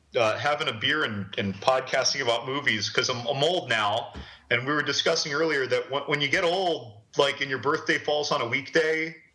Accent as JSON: {"language": "English", "town": "Manhattan", "region": "New York", "country": "United States", "tie": "born there", "said": "Yeah, I was born in Manhattan. Escape from New York."}